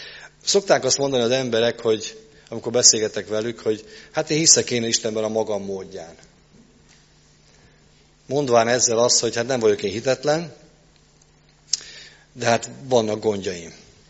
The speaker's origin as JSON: {"language": "Hungarian", "country": "Hungary", "said": "Tehát nagyon magyar vagyok, de ennyire nem."}